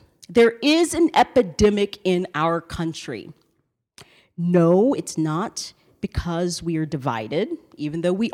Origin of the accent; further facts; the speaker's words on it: the South, United States; I'm from the South, so I say y'all every now and then.